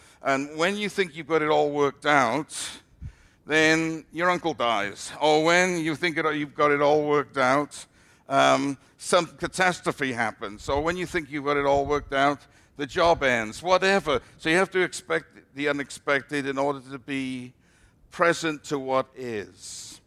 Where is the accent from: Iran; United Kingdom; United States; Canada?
United Kingdom; Wales; When I was a kid, I grew up in Wales, and therefore I was very nostalgic.